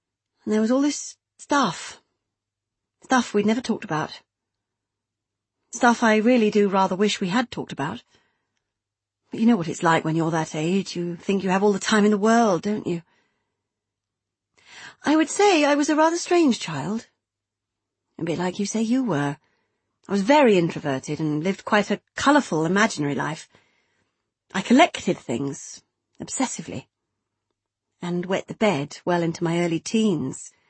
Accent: South East England, United Kingdom; accent: posh; I don't have much of an accent. I suppose you would say that I am posh. I was brought up just outside Oxford, went to the local girls' grammar.

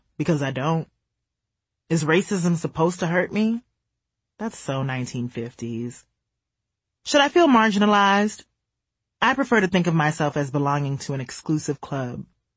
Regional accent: Senegal; And we became fast friends when she found out I was from Senegal. Oh my God, the guys in Senegal are so cute. The first time I ever felt beautiful was when I went back to Senegal my sophomore year of high school.

